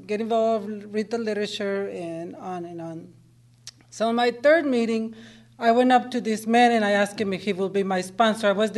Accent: Mexico; English is a second language; And so Ralph has this strong English accent, and here I am from Mexico, I can't speak English.

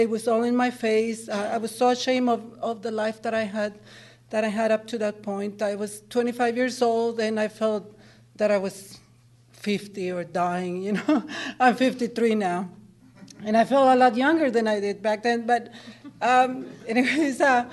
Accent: Mexico; English is a second language; And so Ralph has this strong English accent, and here I am from Mexico, I can't speak English.

